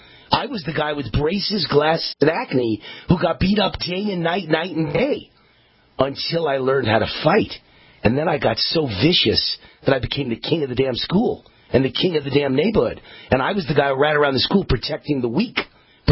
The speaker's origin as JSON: {"language": "English", "town": "New York City", "region": "New York", "country": "United States", "tie": "born or raised there", "said": "Guys like me and Trump and Bill O'Reilly, born and raised in New York, fought on the streets of New York."}